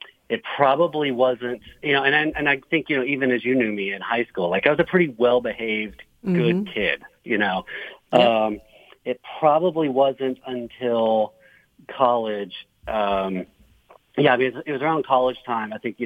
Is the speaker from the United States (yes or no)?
yes; Houston, Texas, United States; And then I came back to finish university near my hometown in Houston.